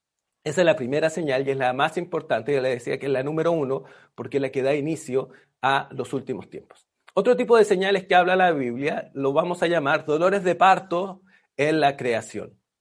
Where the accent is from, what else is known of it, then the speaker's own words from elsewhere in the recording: Chile; como los chilenos tenemos como un trauma con eso